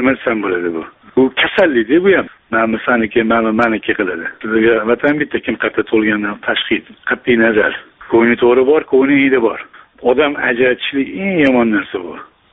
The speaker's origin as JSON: {"language": "Uzbek", "region": "Tashkent", "country": "Uzbekistan", "said": "Aslida Toshkentlikman"}